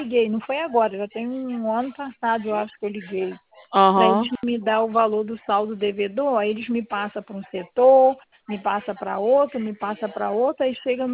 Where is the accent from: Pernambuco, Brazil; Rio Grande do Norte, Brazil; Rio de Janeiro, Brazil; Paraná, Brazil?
Rio de Janeiro, Brazil; Macaé; Não, não sou, é de Macaé.